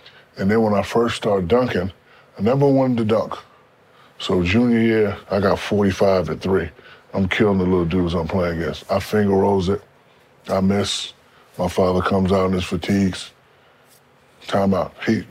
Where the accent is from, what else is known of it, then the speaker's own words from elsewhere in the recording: Newark, New Jersey, United States; Born and raised in Newark, New Jersey. High-level juvenile delinquent. Got out of there just in time.